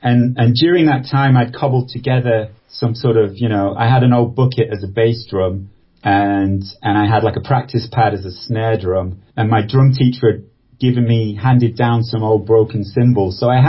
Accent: Preston, North West England, United Kingdom; Yeah, it's northwest England and Lancashire.

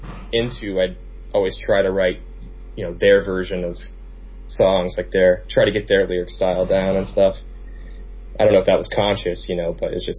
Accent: Chillicothe, Ohio, United States; This is in Ohio, so I grew up in Ohio.

